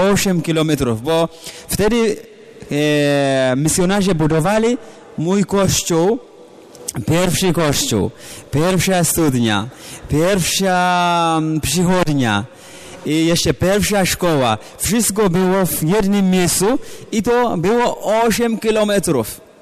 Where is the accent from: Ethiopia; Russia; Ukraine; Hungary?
Ethiopia; Polish is a second language; to znaczy miłość, która zwycięża. Pochodzę z Etiopii